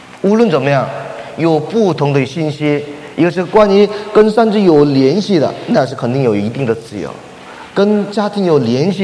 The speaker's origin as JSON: {"language": "Chinese", "country": "China", "tie": "born or raised there", "moved": "yes", "lives_now": "North America", "said": "我是国内土生土长的，我来北美没有多久"}